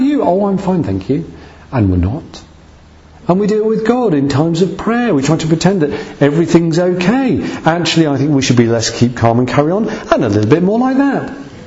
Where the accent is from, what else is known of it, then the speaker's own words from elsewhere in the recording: United Kingdom; We're British, aren't we?